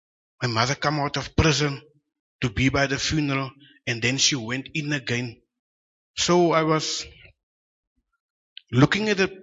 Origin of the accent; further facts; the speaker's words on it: Cape Town, Western Cape, South Africa; I'm from Cape Town, stayed in Delft, grew up in Elches River, Cape Flats.